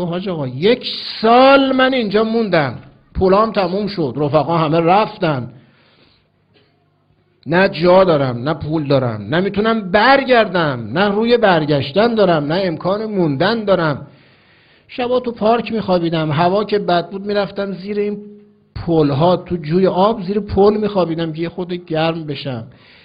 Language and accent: Persian; Iran; تو ایرانی هستی، منم ایرانی هستم